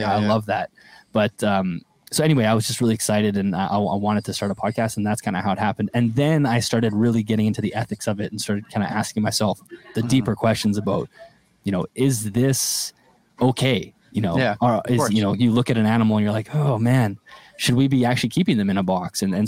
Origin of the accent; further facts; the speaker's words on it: Canada; Oh, and I'm Canadian.